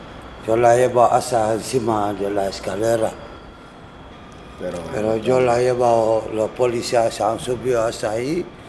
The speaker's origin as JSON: {"language": "Spanish", "region": "Conakry", "country": "Guinea", "second_language": "Spanish", "moved": "as an adult", "lives_now": "Spain", "said": "Soy de Guinea, Conakry."}